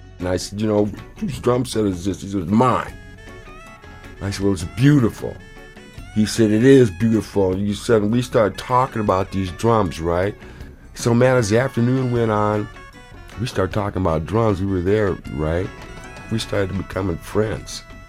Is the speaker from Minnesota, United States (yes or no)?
yes; Minneapolis, Minnesota, United States; he's from Coon Rapids, I'm from South Minneapolis, we're vibing each other up.